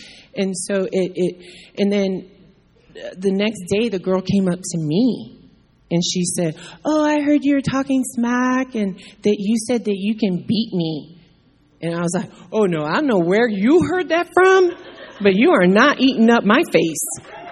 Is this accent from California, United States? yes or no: no; Gary, Indiana, United States; I'm from Gary, Indiana, so that should say it all.